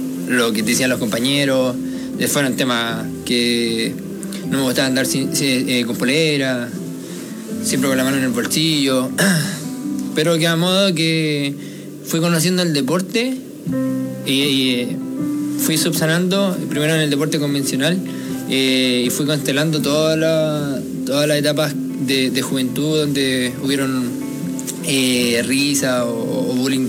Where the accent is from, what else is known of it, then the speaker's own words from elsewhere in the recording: Hualpén, Biobío, Chile; moved away as an adult; also born or lived in Talcahuano; now in Santiago, Chile; Estaba nací en Talcahuano, pero viví toda mi vida en Hualpén hasta los 23 años que llegué acá a Santiago